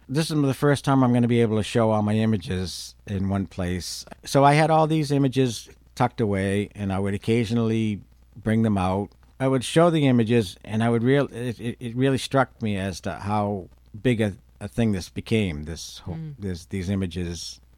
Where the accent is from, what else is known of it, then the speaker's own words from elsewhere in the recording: Boston, Massachusetts, United States; Oh, so growing up in the Boston area, Gil Raines was an attraction merely because bands played really well when they played there.